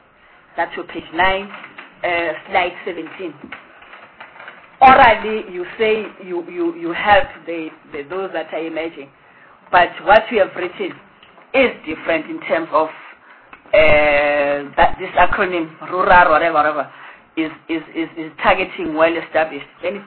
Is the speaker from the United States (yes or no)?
no; Gauteng, South Africa; But I'm from Gauteng.